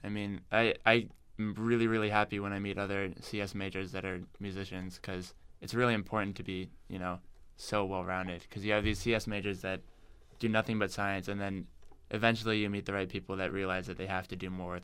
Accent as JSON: {"language": "English", "town": "Urbana", "region": "Illinois", "country": "United States", "said": "I'm from Urbana, too."}